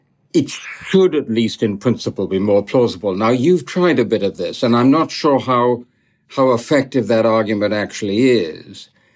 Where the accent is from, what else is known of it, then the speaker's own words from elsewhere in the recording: United Kingdom; if I, as a Brit, you may remember we had an empire for a few centuries